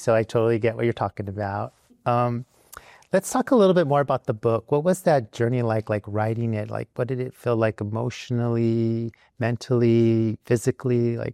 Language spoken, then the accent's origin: English; United States; my experience as a Latino growing up in the United States.